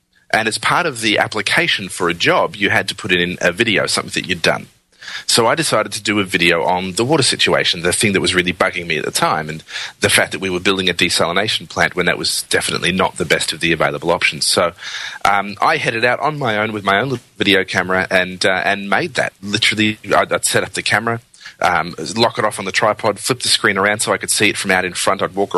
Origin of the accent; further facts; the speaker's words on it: Melbourne, Victoria, Australia; I was born in Australia, lived in Australia all my life, and in Melbourne, actually, for the last 28 years.